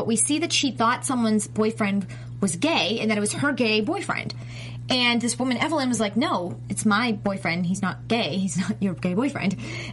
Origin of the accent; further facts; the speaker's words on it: Boston, Massachusetts, United States; I was gonna say Jersey too because I'm from Boston. It's close to Jersey